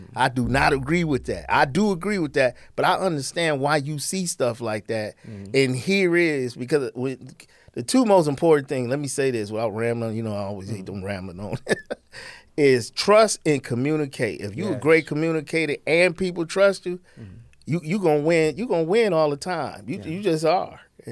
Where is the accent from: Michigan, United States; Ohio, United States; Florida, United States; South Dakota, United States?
Ohio, United States; Toledo; I'm from Toledo.